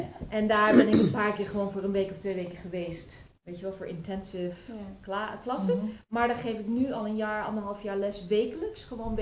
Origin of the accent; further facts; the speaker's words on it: Netherlands; moved away; Ja, want ik ben al inmiddels 26 jaar weg uit Nederland.